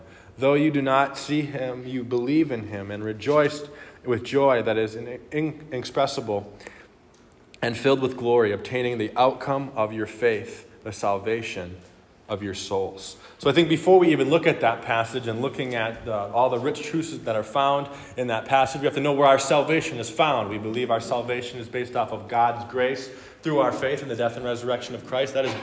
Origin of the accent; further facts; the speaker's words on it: Michigan, United States; I'm from Michigan originally and assistant pastoring at a church down in Ohio.